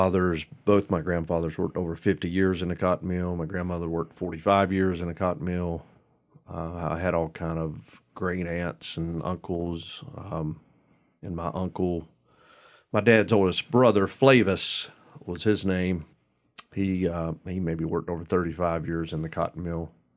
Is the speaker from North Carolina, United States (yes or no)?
yes; North Carolina, United States; I grew up on a dirt road in Cabarrus County and in the Odell area.